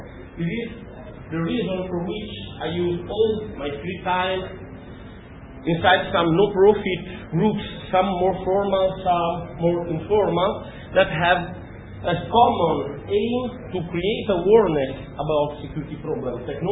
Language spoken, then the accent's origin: English; Italy; English is a second language; I'm from Italy. I'm Italian, obviously.